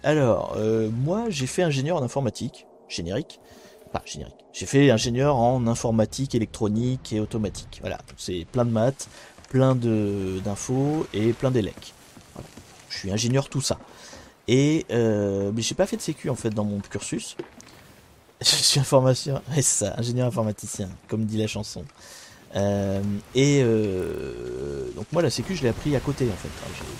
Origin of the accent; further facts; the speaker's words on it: Normandy, France; bah oui, je suis normand.